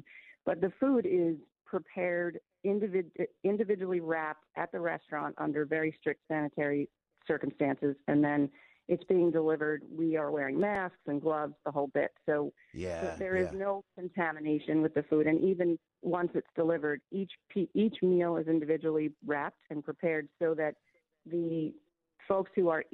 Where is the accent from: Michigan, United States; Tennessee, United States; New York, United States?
New York, United States; Cold Spring Harbor; I was brought up on Long Island in Cold Spring Harbor